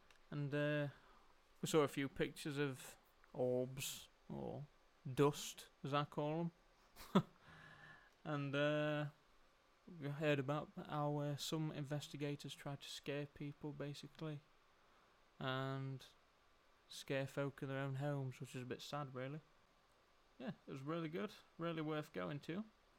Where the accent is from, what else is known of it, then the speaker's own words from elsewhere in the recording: England, United Kingdom; I'm from England.